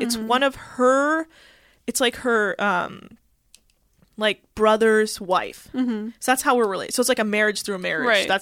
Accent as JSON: {"language": "English", "country": "United States", "said": "They're so protective of me because I'm the American cousin and they want me to be comfortable"}